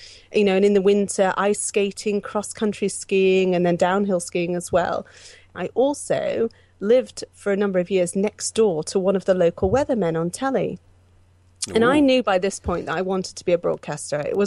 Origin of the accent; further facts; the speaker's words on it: Pittsburgh, Pennsylvania, United States; I grew up in America, and I lived in I lived around America, but mostly for the bulk of my teenage years, I lived in Pittsburgh in Pennsylvania.